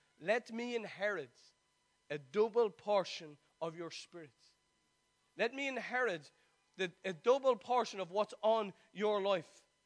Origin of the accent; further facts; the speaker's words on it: Ireland; as a man and as an Irish man that is finally getting up off their knees and saying, I am who I am by the grace of God. You know, it's no more of us Irish going